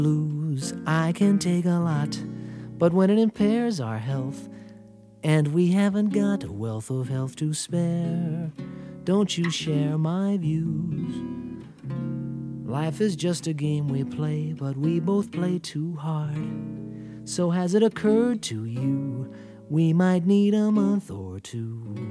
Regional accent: New Jersey, United States; He used to hang out in Hohokus, which was two towns over

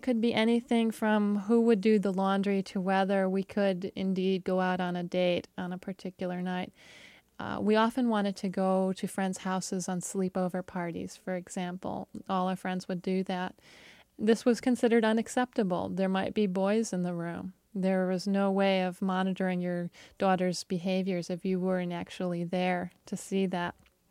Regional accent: New York, United States; the context of America growing up in New York State was so strong that, in fact, our struggle had to be to be concerned with preserving the Arabic culture rather than becoming American

